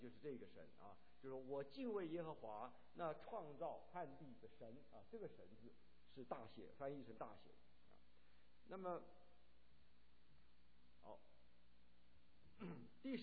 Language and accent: Chinese; China; 那就是以我们中国人的话讲是倒霉透顶啊